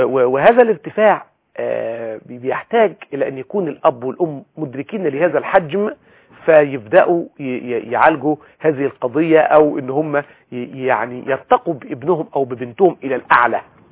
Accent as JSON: {"language": "Arabic", "country": "Egypt", "said": "احنا ساعات بعاداتنا كمصريين او كعرب"}